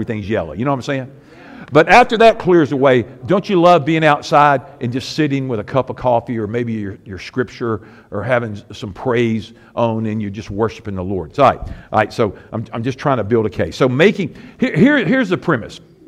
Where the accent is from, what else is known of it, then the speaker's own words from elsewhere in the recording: the South, United States; What do we do, Zach? If we're from the South, what do we do?